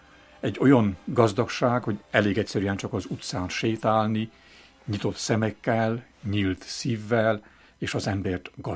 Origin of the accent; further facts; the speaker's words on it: Transylvania, Romania; now in Rome, Italy; én többet éltem Rómában, mint otthon Erdélyben. Így azt is elmondhatom, hogy Rómában is itthon vagyok, tehát itthonról megyek haza.